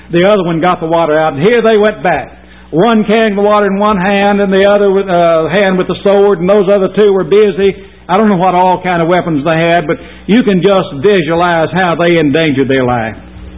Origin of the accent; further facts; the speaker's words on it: Tennessee, United States; Now, I grew up over in West Tennessee, halfway between Lane's Ferry and Dewdrop Inn. I know what it's like to hoe cotton and pick cotton.